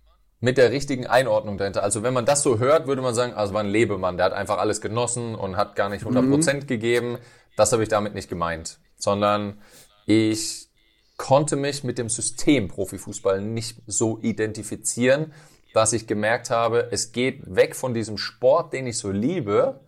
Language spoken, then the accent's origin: German; Odenwald, Germany; denn ich komme aus dem Odenwald, aus einem 600-Seelendörfchen. Und da ist es nur grün außenrum.